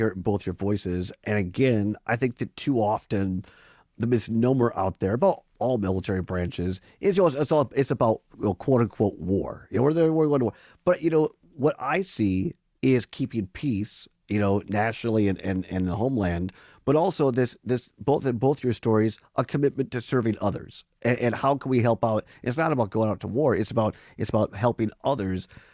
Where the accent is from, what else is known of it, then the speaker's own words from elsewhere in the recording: Wisconsin, United States; I grew up in Southwest Wisconsin, out in the Driftless area, Richland County, and our family farm.